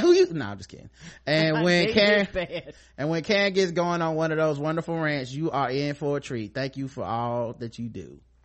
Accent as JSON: {"language": "English", "country": "United States", "tie": "born or raised there", "said": "So I grew up in Jamaican and Vietnamese cultures. Going home was like going to Little Jamaica. My father often reminded my sister and me, we no American. We got citizenship though"}